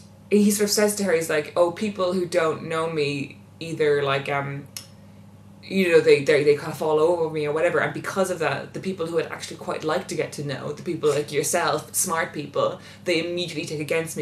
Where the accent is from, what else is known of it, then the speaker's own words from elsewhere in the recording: London, United Kingdom; I don't know whether that's a thing of also being a Londoner